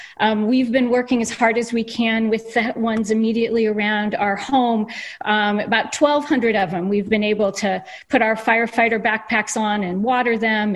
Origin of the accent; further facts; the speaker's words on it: Idaho, United States; also born or lived in Bay Area; I grew up in Idaho, outside city limits of Boise, lived in the Bay Area after that for several decades.